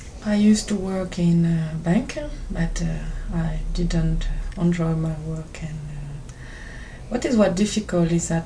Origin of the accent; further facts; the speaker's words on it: France; English is a second language; I come from France. I'm living in Paris.